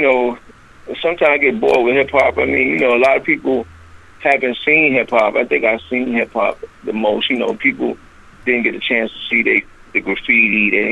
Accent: Bronx, New York, United States; I grew up in the Bronx where all the stuff evolved from national

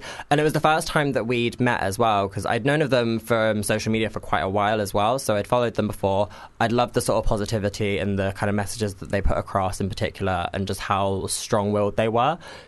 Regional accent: Cambridge, East of England, United Kingdom; now in London, United Kingdom; I'm originally from Cambridge. So I was born and bred in Cambridgeshire. And coming from a place that's it's so different to London, I didn't really know what to expect when I first came here 3 years ago.

